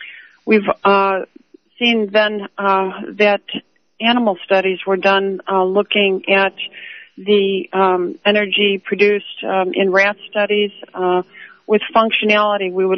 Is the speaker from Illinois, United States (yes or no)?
yes; Illinois, United States; I grew up in the Chicagoland farmlands, not in the city.